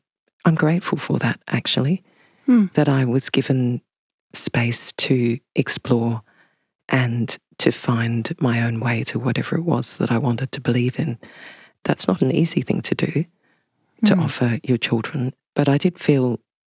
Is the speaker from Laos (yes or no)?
no; Canada; born there; growing up, they moved around a lot, especially initially, which is why I was born in Canada.